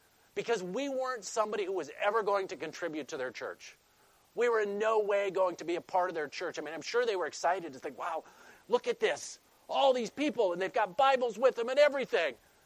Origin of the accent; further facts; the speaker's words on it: Michigan, United States; Oh, we're from Michigan.